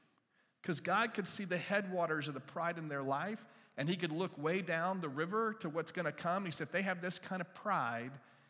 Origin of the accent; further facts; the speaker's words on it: United States; This is not comfortable for me because I'm an American, right? And Americans, we don't sit close to people unless we know them.